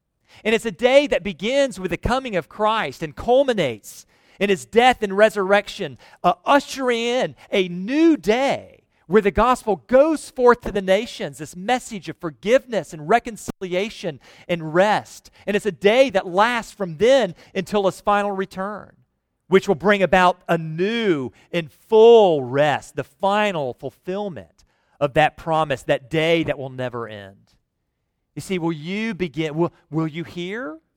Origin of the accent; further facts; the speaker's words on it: Virginia, United States; also born or lived in Alabama; I think mine was because before first grade, I moved from Alabama to Northern Virginia, and I'm certain they thought my accent was a speech impediment.